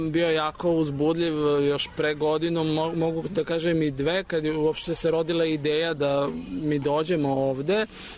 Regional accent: Serbia; mi smo iz Srbije

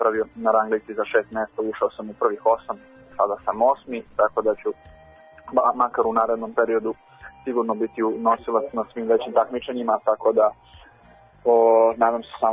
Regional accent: Serbia; je džudista srpski, došao sam skoro iz Abu Dhabi sa Grand Slema

